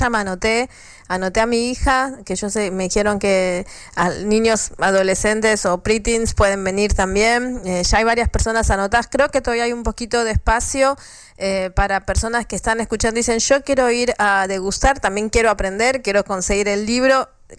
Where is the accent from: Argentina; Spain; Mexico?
Argentina; yo soy argentina, me encanta la comida latina, la comida mexicana.